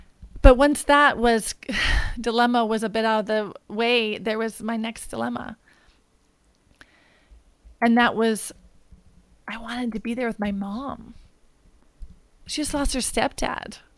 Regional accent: Williston, North Dakota, United States; I grew up in Williston, North Dakota

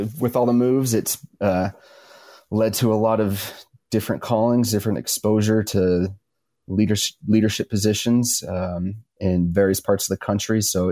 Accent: Midvale, Utah, United States; Yep, I was born in the Midvale, Murray area. Where I was born and raised, technically born out in West Jordan, but yeah, I spent most of my life here in the Salt Lake Valley.

